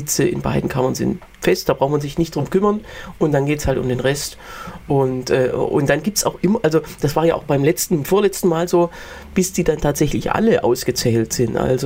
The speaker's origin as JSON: {"language": "German", "country": "Germany", "said": "du bist ja weniger Bio-Deutsch als ich, weil ich ja Wessi bin."}